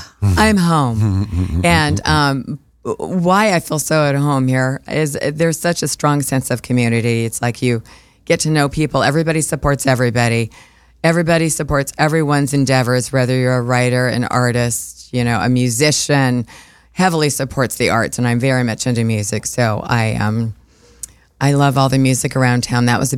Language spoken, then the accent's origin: English; Glendora, California, United States; also born or lived in Newport Beach; I lived in Newport for many, many years. I'm from Glendora, Upland area. But Newport was great.